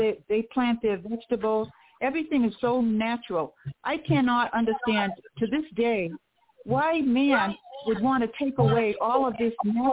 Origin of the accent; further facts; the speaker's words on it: Massachusetts, United States; I'm calling from Massachusetts. Welcome, welcome. When I was a kid growing up on Cape Cod, we grew up around the Indians, the Wampanoag tribe.